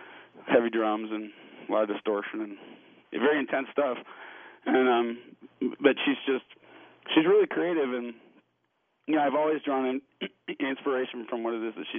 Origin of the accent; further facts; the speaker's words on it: Minneapolis, Minnesota, United States; the band name came from a song I wrote called … which was about the school that I grew up at in Minneapolis. It was my grade school, Marcy Open School in Minneapolis.